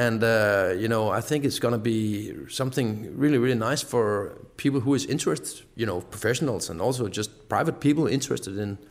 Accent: Denmark; I grew up in Denmark, and my father was working for Fritz Hansen as well when I was a kid

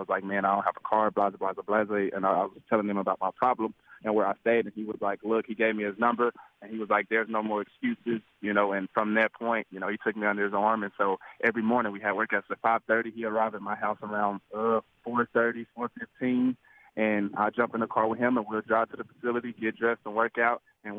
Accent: Texas, United States; You know, of course, pretty much how we met, you know, of course, we're both from Texas.

